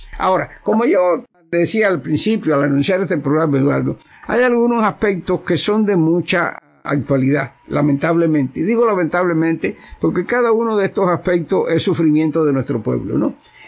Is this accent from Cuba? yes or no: yes; Unión de Reyes, Matanzas, Cuba; Yo vengo de un pequeño pueblo de campo. La mayoría de los oyentes saben que yo soy de Unión de Reyes, provincia de Matanzas.